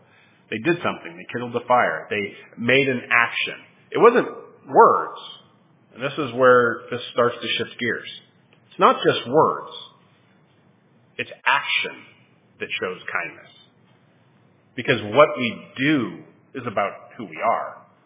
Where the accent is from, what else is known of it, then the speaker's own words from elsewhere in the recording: Canada; Funny, growing up in Canada, kindness is a really big thing.